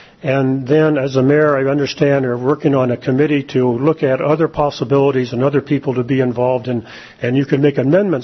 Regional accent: Big Lake, Alaska, United States; I'm from the Big Lake area.

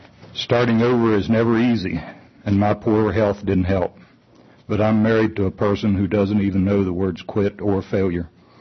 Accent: West Virginia, United States; Growing up in West Virginia, and my dad being a miner, I've certainly had my share of exposure to coal dust.

